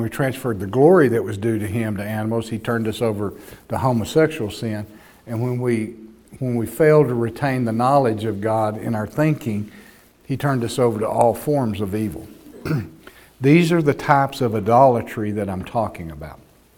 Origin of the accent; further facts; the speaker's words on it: Texas, United States; You know, someone would say, where are y'all from? Everybody else would say, the States. Everybody in my family, without fail, Texas.